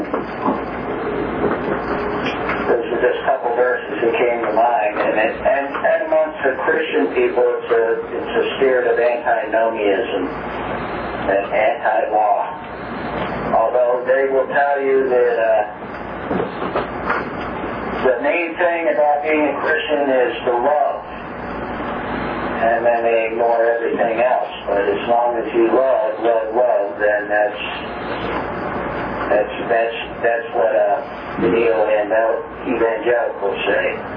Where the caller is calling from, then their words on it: Chicago, Illinois, United States; I'm listening from Chicago, so hi to those there and those abroad.